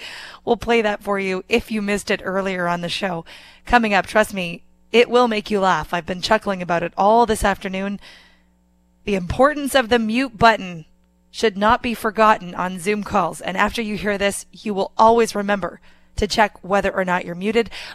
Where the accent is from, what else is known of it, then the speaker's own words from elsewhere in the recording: Oakville, Ontario, Canada; I say outside of Toronto for people that aren't from Toronto. It makes me sound like I'm cooler, but I'm from Oakville, Ontario, which has a bunch of lovely golf courses.